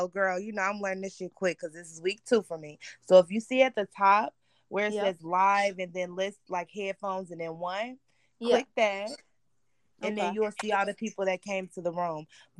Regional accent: Chicago, Illinois, United States; Oh, I was about to say New York, but I'm from

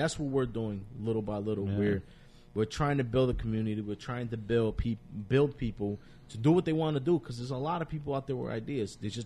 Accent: Paterson, New Jersey, United States; So it's like we're from Patterson, and we

